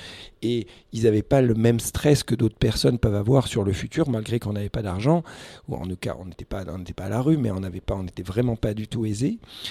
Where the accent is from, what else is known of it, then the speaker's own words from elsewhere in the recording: Paris, Île-de-France, France; on est arrivé à Paris et depuis l'âge de 5 ans j'ai grandi à Paris